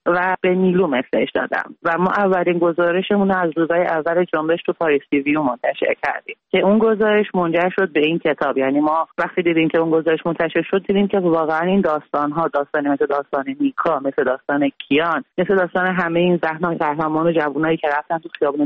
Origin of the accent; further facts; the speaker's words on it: Iran; منم یه زن ایرانی ام که در طول جنگ به دنیا اومدم و با وجود همه محدودیت‌های جمهوری اسلامی که روی همه جنبه‌های سن تاثیر گذاشته بود بزرگ شدم.